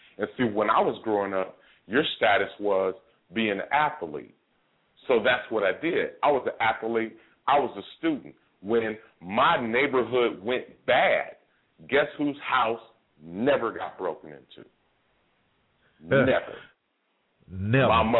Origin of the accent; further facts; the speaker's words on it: Oakland, California, United States; Man, all my partners that I grew up with in Oakland